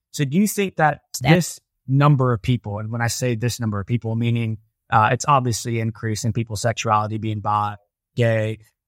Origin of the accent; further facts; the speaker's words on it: Ohio, United States; And I'm from Ohio, so.